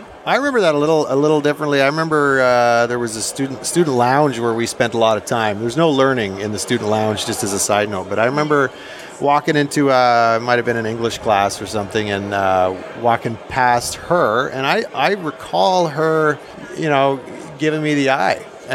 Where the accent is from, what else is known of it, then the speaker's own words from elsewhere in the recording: Cranbrook, British Columbia, Canada; Cranbrook, BC. Yeah. Okay. Southeastern corner of British Columbia.